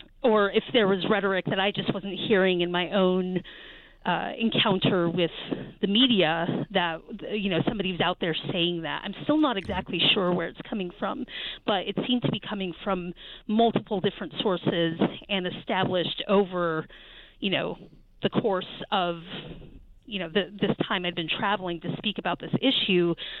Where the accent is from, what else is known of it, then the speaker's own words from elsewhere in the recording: Charlottesville, Virginia, United States; the rally here in my hometown in Charlottesville, Virginia